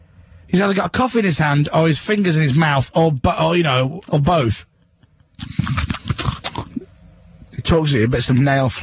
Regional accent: Leeds, Yorkshire and the Humber, United Kingdom; I come from Leeds.

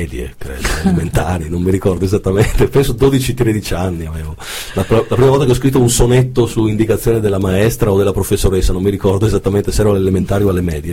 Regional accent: Trieste, Friuli-Venezia Giulia, Italy; Io vengo da Trieste, in Italia ovviamente, ho 42 anni

